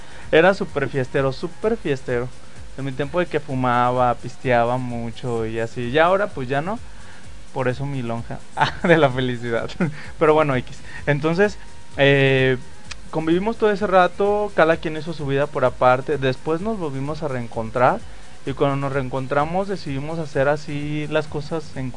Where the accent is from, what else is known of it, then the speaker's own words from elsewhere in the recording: La Barca, Jalisco, Mexico; aunque los dos somos de pueblo, yo soy de La Barca, Jalisco